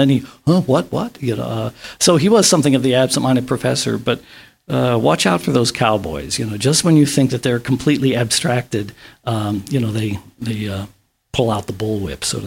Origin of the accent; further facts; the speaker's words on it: Kansas City, United States; It was in the backyard, as it were. I grew up in Kansas City.